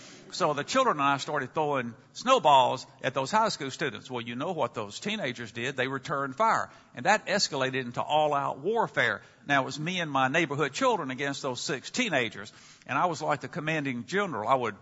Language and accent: English; American South, United States; accent: Southern; now in Chicago, United States; And because I've been away from home for over four decades, I naturally assumed that I had lost my Southern accent. But my students in Chicago tell me, no, that's not the case